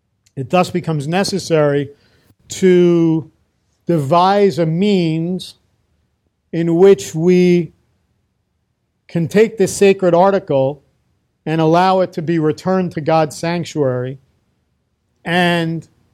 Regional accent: New York, United States; I used to remember, and I'm dating myself now, I grew up in New York

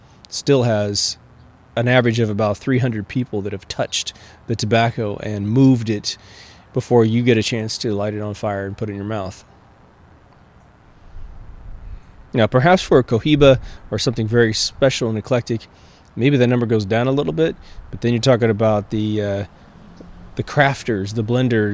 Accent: United States; What's interesting about being an American and starting off in a New World stash

